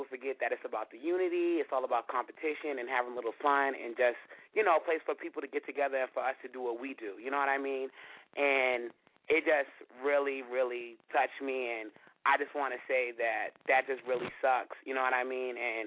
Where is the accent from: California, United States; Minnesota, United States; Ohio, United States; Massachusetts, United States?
Massachusetts, United States; Boston; I'm from Boston, and we try to throw a lot of functions in Boston